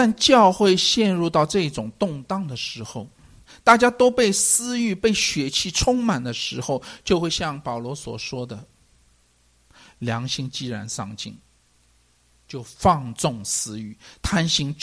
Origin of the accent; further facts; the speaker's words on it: China; 我们中国人常说真理是越辩越明，对不对？